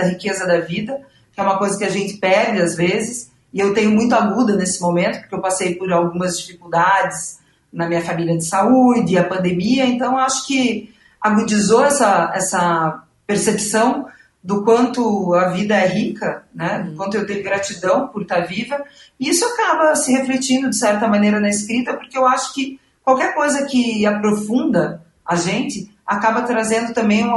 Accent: Curitiba, Paraná, Brazil; born there; eu nasci em Curitiba, em Santa Felicidade, é uma colônia de italianos, né? Para quem nunca ouviu falar, é um lugar muito bonito. Eu tenho uma família maravilhosa, mas também é uma colônia italiana, extremamente conservadora.

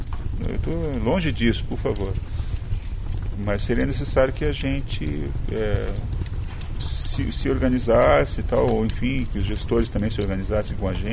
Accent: Paraná, Brazil; Olha só, eu sou Bicho do Paraná, eu venci, né? Eu estou aqui agora, mas eu sou lá do interior do Paraná.

